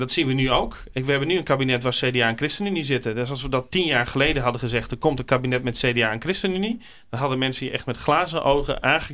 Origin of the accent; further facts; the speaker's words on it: Friesland, Netherlands; omdat ik uit Friesland kom.